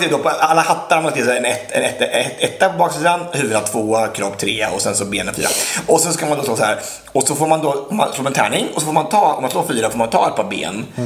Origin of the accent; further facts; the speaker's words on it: Hällebrottet, Sweden; Jag var hemma i Hällebrottet i helgen.